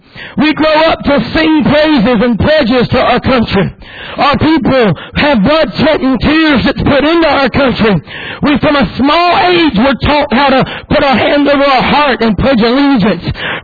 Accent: United States; but prideful that I am American and I know the history of our great country.

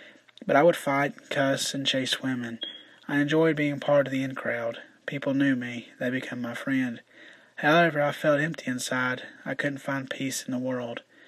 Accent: Richmond, Kentucky, United States; born there; I was born on September the 8th, 1992, in Richmond, Kentucky.

